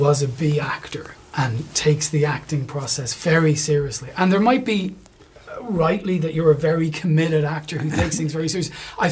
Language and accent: English; Ireland; accent: Irish; Michael Keaton and Justin Theroux there teasing me about my Irish accent. How dare they?